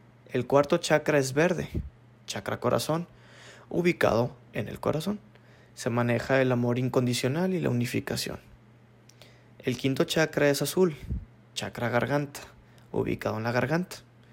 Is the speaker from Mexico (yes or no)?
yes; Monterrey, Nuevo León, Mexico; born there; tengo 22 años, estudio psicología organizacional. Y nací en Monterrey, Nuevo León.